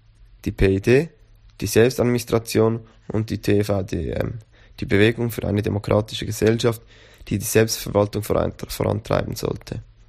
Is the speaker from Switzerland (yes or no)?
no; Iraq; now in London, United Kingdom; ursprünglich Kurde aus dem Irak. Ich bin Teil des Kurdistan Anarchist Forum und verschiedener anarchistischen Vereinigungen in London.